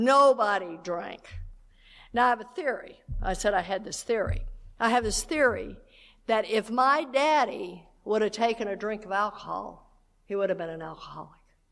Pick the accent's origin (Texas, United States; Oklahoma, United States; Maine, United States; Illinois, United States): Texas, United States; in Texas we call it puffing up, because I was born and raised in Texas, where you just kind of puff up.